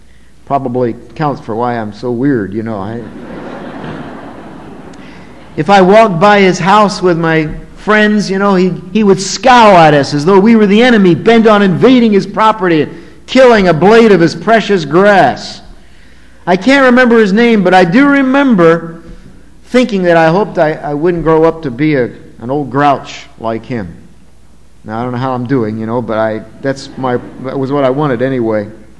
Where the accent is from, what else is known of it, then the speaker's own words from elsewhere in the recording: Bristol, Pennsylvania, United States; moved away as an adult; I married and moved many miles from home, I still considered them friends. And when I went back to my hometown of Bristol, Pennsylvania, sometimes I would stop in and say hello to these dear old folks.